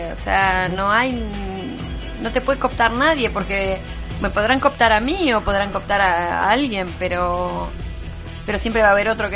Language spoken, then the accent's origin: Spanish; Río Gallegos, Santa Cruz, Argentina; born there; Bueno, yo soy patagónica también, yo nací en Río Gallegos.